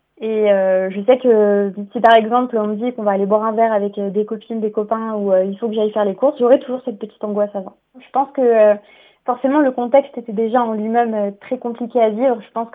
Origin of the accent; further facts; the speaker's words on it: France; now in Barcelona, Spain; j'ai 24 ans et je suis française. J'étais à Barcelone